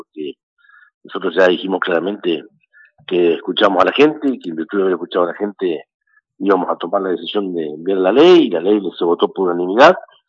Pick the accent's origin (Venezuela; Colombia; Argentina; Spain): Argentina; como argentino y como gobernante